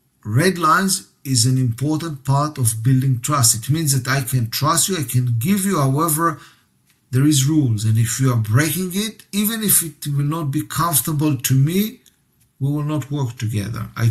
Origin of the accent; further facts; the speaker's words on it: Israel; English is a second language; I'm from Israel, you are from Germany.